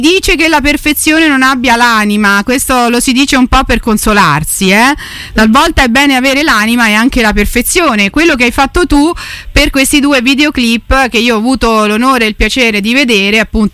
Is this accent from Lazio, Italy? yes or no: yes; Rome, Lazio, Italy; per me che sono romana, non avevo mai visto la Sicilia